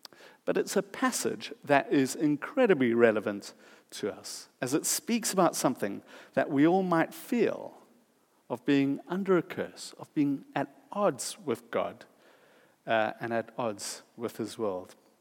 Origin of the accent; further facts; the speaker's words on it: South Africa; growing up in South Africa, the curse business is big business. So we call witch doctors there, we call them sangomas.